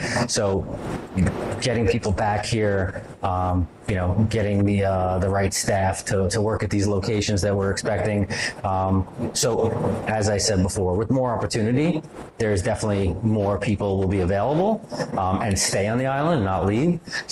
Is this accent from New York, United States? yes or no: yes; Rockaway, New York, United States; my hometown of Rockaway, Queens was destroyed after Hurricane Sandy